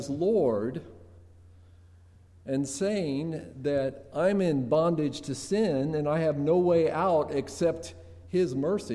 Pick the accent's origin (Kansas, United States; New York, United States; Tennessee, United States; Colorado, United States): Kansas, United States; McPherson; I grew up in the 60s and the 70s. And I didn't grow up in Nazareth. I grew up in McPherson, which isn't very far away from here.